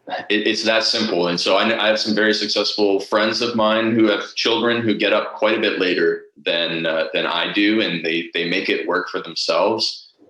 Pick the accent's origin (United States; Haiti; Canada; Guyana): Canada; Toronto, Ontario; I always say that I'm from the East Coast of Canada, which means, you know, Toronto. I'm an Easterner, and I have that East Toronto attitude